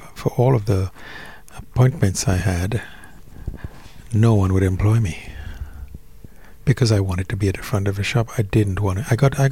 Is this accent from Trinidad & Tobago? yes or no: yes; Trinidad & Tobago; I'm West Indian, you know. I'm from Trinidad.